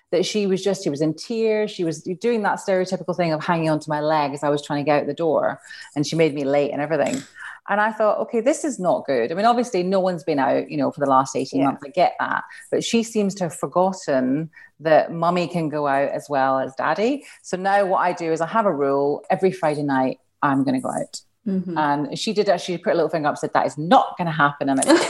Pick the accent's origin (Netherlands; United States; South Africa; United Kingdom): United Kingdom; Glasgow, Scotland; so I was born in 1971. The 70s and the 80s were kind of my formative years. I grew up in Glasgow as well